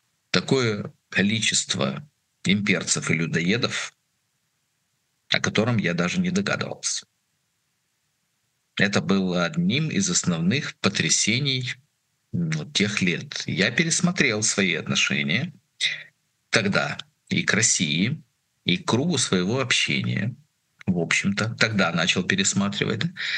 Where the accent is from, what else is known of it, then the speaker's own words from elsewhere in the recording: Ukraine; я Днепровский, да, я родился в Украине, вырос, я родился в русскоязычной семье. Но я разумею дуже там, гарно украинскую мову, я размовляю украинскую мову, да?